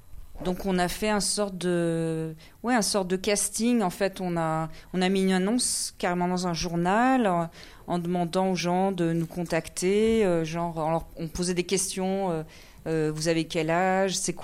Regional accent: France; also born or lived in Iceland; je suis né en Islande, mais je n'ai pas grandi là-bas. En fait, mes parents étaient déjà en France et ils sont allés à Vestmannaeyjar pour qu'on naisse là-bas.

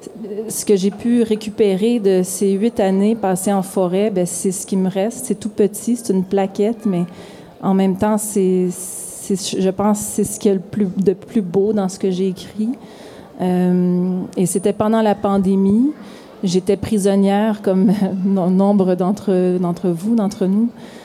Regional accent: Montreal, Quebec, Canada; Moi, j'ai grandi à Montréal avec des lampadaires partout

